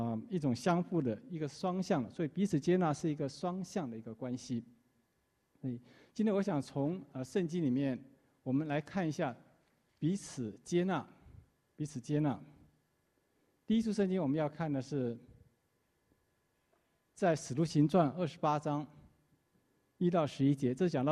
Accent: Taiwan; now in United States; 我是从台湾来的，很想那些朋友啊，然后呢语言能力也不这么强。

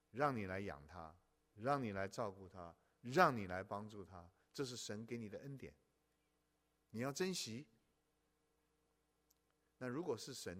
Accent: China; 我们中国人有一个很根深蒂固的错误的观念

